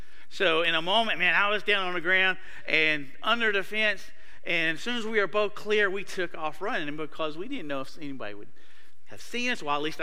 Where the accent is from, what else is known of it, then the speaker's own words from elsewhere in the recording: North Carolina, United States; So I grew up near Greensboro, so I went to Southeast Guilford High School.